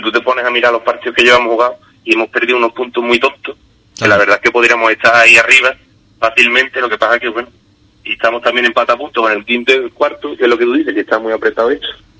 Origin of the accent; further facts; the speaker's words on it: Ubrique, Andalusia, Spain; los tres somos de Ubrique, somos tres buenos porteros de aquí de Ubrique